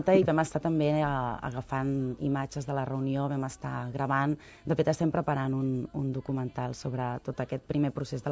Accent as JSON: {"language": "Catalan", "town": "Barcelona", "region": "Catalonia", "country": "Spain", "said": "jo vinc de Barcelona"}